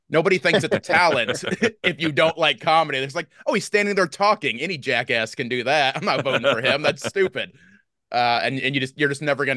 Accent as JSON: {"language": "English", "town": "DeMott", "region": "Indiana", "country": "United States", "tie": "born or raised there", "said": "Oh, so I grew up in DeMott, Indiana. So gotcha. Up in the region."}